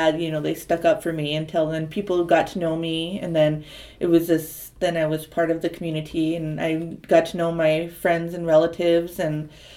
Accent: Fargo, North Dakota, United States; Because, like, I grew up, like, off the reservation for a lot of my life, you know. I grew up mostly in Fargo

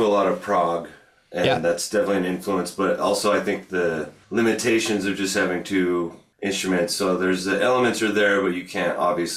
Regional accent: Burley, Idaho, United States; Yeah, and I'm from Burley, and then I came up to Boise to go to college.

